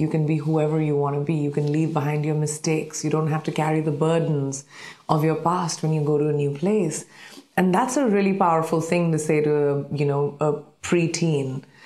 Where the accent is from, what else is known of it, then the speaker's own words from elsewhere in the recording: Jharkhand, India; born there; I was born in Jharkhand, India, and both my parents were doctors in the military.